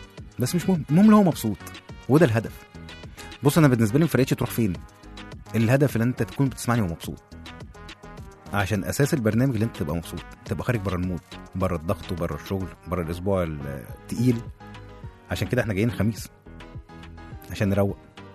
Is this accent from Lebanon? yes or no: no; Morocco; انا مغربي